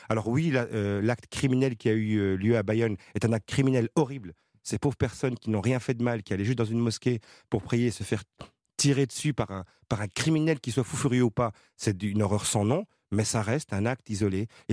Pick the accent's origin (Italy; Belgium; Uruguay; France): Belgium; Brussels, Brussels-Capital Region; moi, je suis né à Bruxelles, que j'y ai grandi.